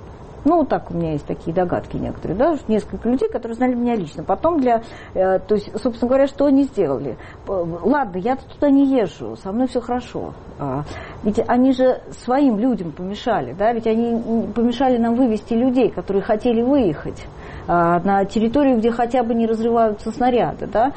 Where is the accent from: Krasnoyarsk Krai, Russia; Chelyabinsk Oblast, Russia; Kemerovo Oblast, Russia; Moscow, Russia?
Moscow, Russia; они знали, что я человек из Москвы, они знали, что я журналист